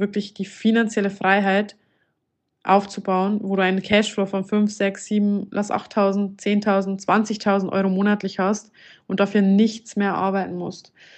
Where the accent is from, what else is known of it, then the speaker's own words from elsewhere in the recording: Bavaria, Germany; accent: Lower Bavarian; Ich komme ursprünglich aus Niederbayern. Wahrscheinlich hört man das auch so ein bisschen an meinem Slang raus, an meinem Dialekt.